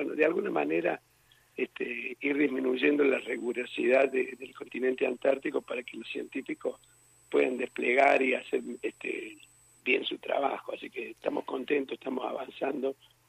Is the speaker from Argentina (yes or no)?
yes; Argentina; como buenos argentinos que somos